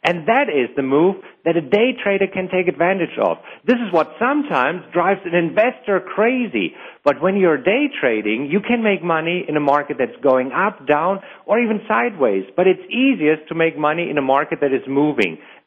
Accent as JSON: {"language": "English", "country": "Germany", "accent": "German", "second_language": "English", "moved": "yes", "lives_now": "United States", "said": "I moved here to the US. Originally, I'm from Germany, and that's the accent that you're hearing."}